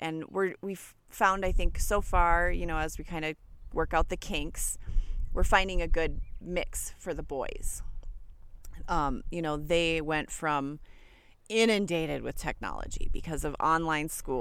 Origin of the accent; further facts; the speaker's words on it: Minnesota, United States; we're being from Minnesota, the things that are happening in Minneapolis right now is definitely not something to ignore.